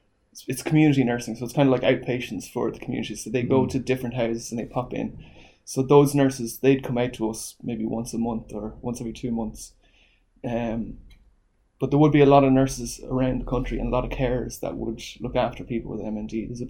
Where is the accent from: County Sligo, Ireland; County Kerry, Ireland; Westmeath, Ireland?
Westmeath, Ireland; Mullingar; also born or lived in Dublin; Born in Dublin to two Dublin parents. I grew up in Mullingar and had a relatively normal childhood.